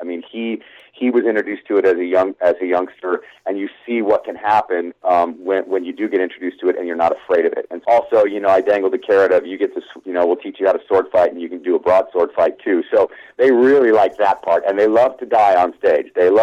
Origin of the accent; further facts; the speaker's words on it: Tucson, Arizona, United States; No, I'm not. I grew up in Tucson, Arizona.